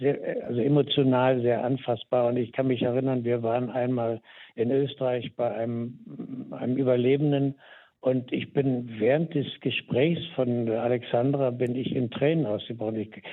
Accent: Berlin, Germany; Meine Eltern sind hier geboren. Mein Großvater hatte 1900 schon eine Bierkneipe in Berlin-Schöneberg. Also ich bin ein echter Berliner

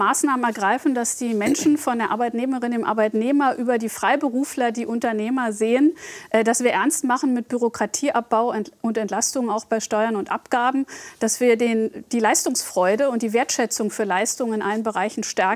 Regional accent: Brandenburg, Germany; Deshalb bin ich hier als Brandenburgerin bei Ihnen.

